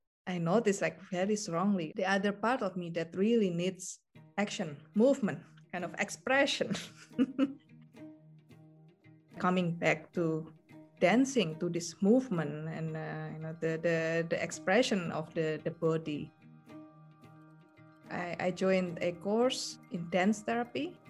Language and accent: English; Indonesia; moved away as an adult; now in Sweden; So I'm from Indonesia and I came to Sweden for my master.